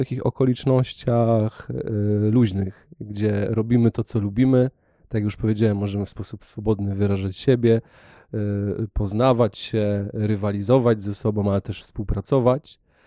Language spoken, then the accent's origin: Polish; Janków Zaleśny, Greater Poland Voivodeship, Poland; w miejscowości, w której dorastałem, w Jankowie Zaleśnym, jak wracaliśmy ze szkoły, wieczorem spotykaliśmy się na piłeczce, na takim kartoflisku jeszcze